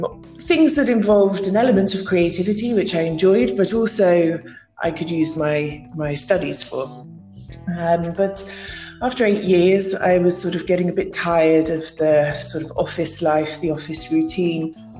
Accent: United Kingdom; now in Albania; I'm British

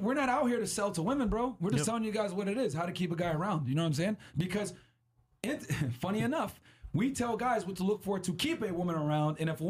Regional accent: Northern Sudan, Sudan; I'm from North Sudan. Oh. From the Arab North.

